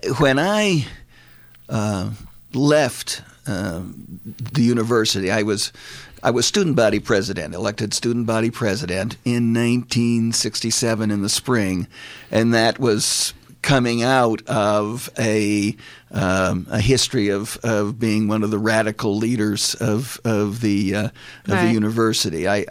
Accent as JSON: {"language": "English", "town": "Newark", "region": "Delaware", "country": "United States", "tie": "born or raised there", "also_born_or_lived": "Cleveland", "said": "I was born in Ohio. My parents lived in Chagrin Falls, Ohio. I was born in Cleveland Hospital. And then I moved to Newark, Delaware, when I was about 6 years old, and then went to school and graduated from high school there"}